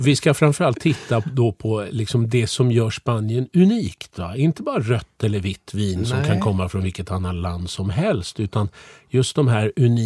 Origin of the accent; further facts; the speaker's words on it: Sweden; Jag är ju född och uppvuxen i Sverige och jag gillar ju Sverige jättemycket. Jag bor ju här med min familj